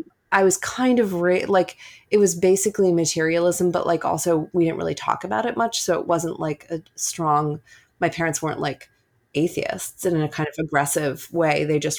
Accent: New York, United States; I grew up completely secular on the Upper West Side of Manhattan, where we've just moved back to, actually, from Queens, although we're splitting our time.

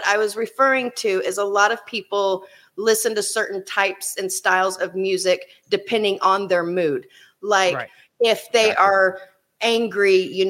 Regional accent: Oklahoma, United States; The violinist, huh? I'm from Oklahoma.

